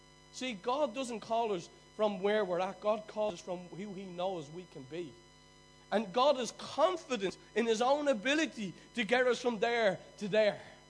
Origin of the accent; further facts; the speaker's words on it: Ireland; I still remember growing up in Ireland